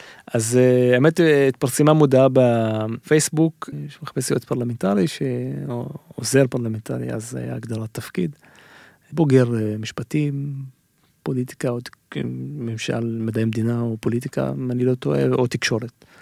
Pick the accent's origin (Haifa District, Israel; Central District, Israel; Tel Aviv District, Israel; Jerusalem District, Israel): Haifa District, Israel; Umm al-Fahm; זה אני, שם גדלתי